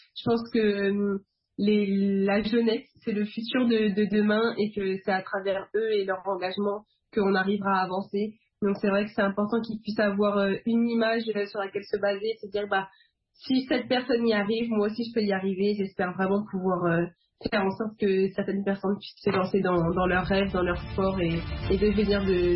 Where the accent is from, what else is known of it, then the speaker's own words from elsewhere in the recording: Romainville, Île-de-France, France; born there; now in Marseille, France; Je suis née en France, à Romainville, pas très loin du Stade de France. Actuellement, j'habite à Marseille, mais ça m'arrive souvent de voyager en Afrique, que ce soit pour aller au pays, au Togo